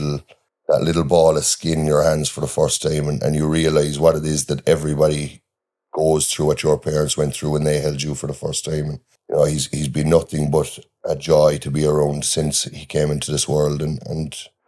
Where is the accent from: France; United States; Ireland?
Ireland; Inishannon, Munster; I'm from Inishannon, gateway to West Cork. Grew up there, born, raised, spent all of my childhood there, and hopefully will end up spending most of my adult life there as well. It's a great place to grow up.